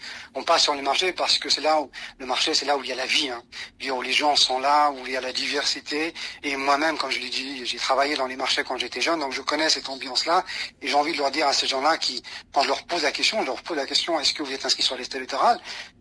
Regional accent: France; Bien sûr que si, je suis français.

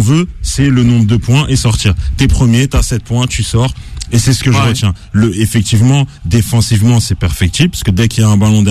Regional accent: Cameroon; Moi-même, je suis originaire du Cameroun.

